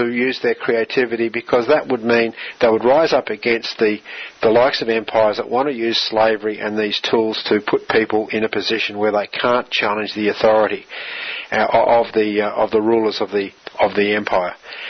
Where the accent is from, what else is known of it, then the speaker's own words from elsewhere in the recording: Australia; we're an Australian political party.